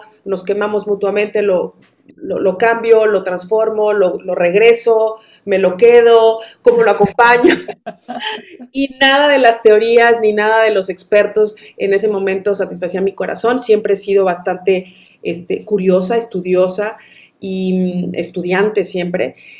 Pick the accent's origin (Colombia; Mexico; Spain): Mexico; Veracruz; born there; now in Monterrey, Mexico; soy mexicana, vivo en Monterrey, al norte del país. No nací aquí. Nací en Veracruz, pero ya tenemos 10 años viviendo acá.